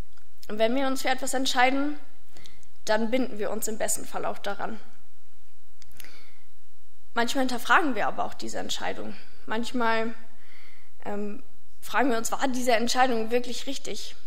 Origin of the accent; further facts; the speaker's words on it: Emden, Lower Saxony, Germany; now in Oldenburg, Germany; Ich komme aber ursprünglich aus Emden. Also ich bin im wunderschönen Ostfriesland geboren und liebe deswegen auch manchmal sehr das graue Wetter